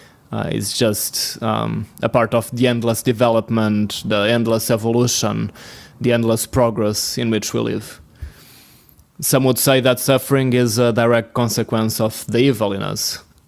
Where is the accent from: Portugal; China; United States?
Portugal; from Portugal. I'm currently leading the campus team in the beautiful city of Lisbon